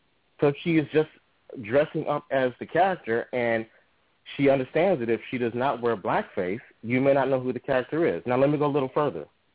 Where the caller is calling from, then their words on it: New Jersey, United States; I'm calling from New Jersey. I'm up from New Jersey tonight.